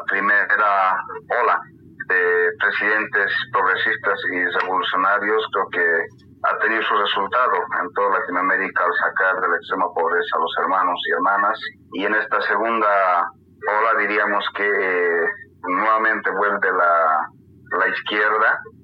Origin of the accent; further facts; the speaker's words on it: Bolivia; vamos a tener una relación importante nosotros como bolivianos